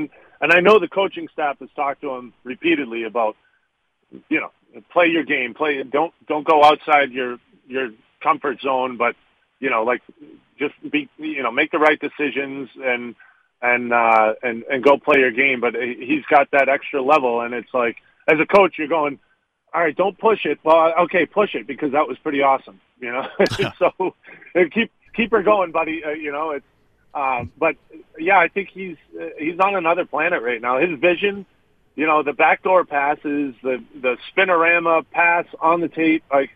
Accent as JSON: {"language": "English", "town": "Boston", "region": "Massachusetts", "country": "United States", "said": "Well, you know, I'm from Boston, so I grew up with Dunkin'. It's my go-to."}